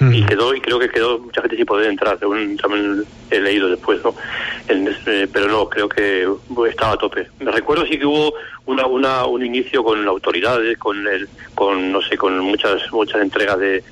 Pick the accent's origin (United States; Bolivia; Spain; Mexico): Spain; Huesca, Aragon; yo soy de Huesca